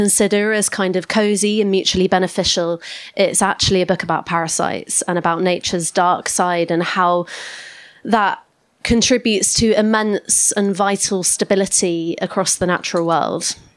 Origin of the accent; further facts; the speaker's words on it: Exeter, South West England, United Kingdom; also born or lived in United States; But a bit about me, I'm from Devon. I was actually born in the States, but grew up in Exeter area